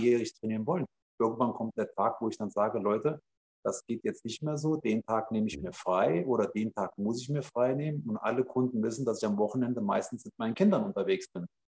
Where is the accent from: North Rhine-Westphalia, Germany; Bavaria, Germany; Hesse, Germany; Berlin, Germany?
Hesse, Germany; Stadtallendorf; bei uns in der Stadt. Das ist eine Kleinstadt. Ich komme aus Marburg, aus der Gegend her, aus Stadtallendorf